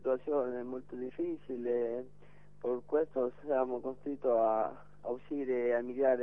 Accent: Ecuador; now in Italy; sono dell'Equatore.

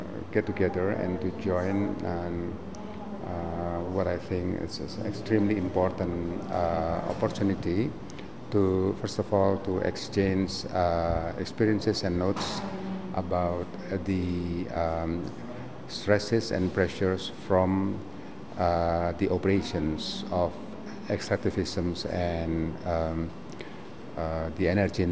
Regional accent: Indonesia; from Indonesia. … at any time.

